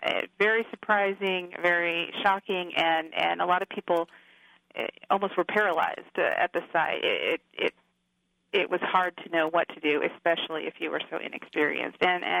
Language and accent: English; Augusta, Kansas, United States; The Wheaton story, it strikes me because that's the part of Kansas I'm from. I'm from Augusta, which is right near El Dorado.